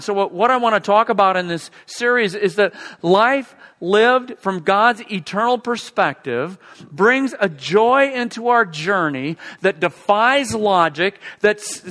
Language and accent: English; Iowa, United States; when I was a kid growing up in Iowa on the farm, we had these great big spiders